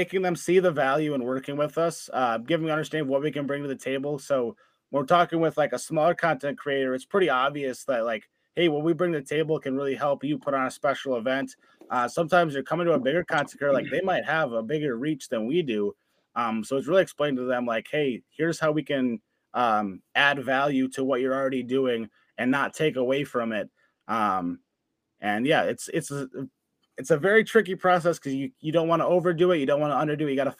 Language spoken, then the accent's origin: English; Wisconsin, United States; I was born and raised in Wisconsin, so it's my birthright to be a Packers fan.